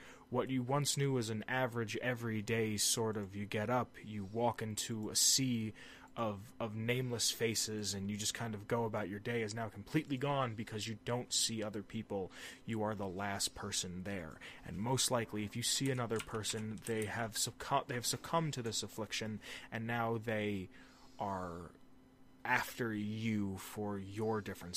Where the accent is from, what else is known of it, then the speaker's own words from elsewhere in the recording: United States; for me at least, as an American, the way I see it